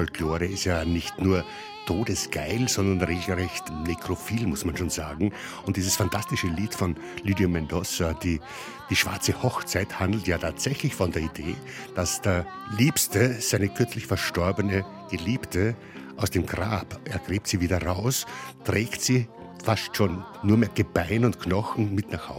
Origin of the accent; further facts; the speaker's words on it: Vienna, Austria; Also im Land von Sigmund Freud schreit man seine Trauer nicht so raus, wo ich herkomme da, Wien, sondern da kompensiert man sie halt irgendwie anders.